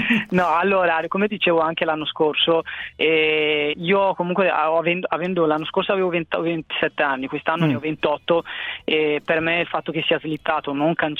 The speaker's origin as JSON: {"language": "Italian", "country": "Eritrea", "said": "E avevo un'idea di portarmeli in Eritrea, perché comunque essendo il mio paese d'origine"}